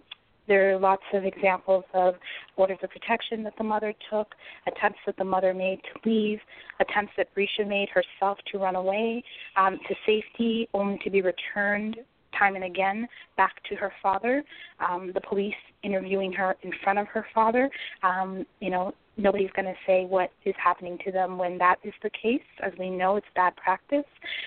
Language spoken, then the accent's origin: English; New York City, New York, United States; also born or lived in Chicago; I lived for over 20 years in Chicago, just moved back to New York City, which is my hometown, a few months ago over the summer